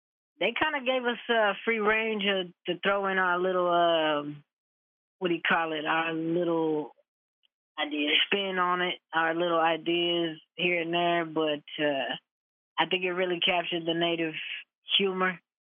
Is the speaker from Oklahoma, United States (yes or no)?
yes; Oklahoma City, Oklahoma, United States; and we're from the Pawnee Nation, Oklahoma City, born and raised